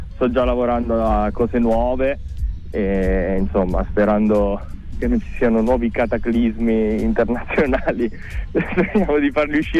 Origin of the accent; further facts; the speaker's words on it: Torre dei Nolfi, Abruzzo, Italy; non ho un accento così pronunciato, quindi purtroppo non riesco a tradire le mie origini bene, ma sono abruzzese.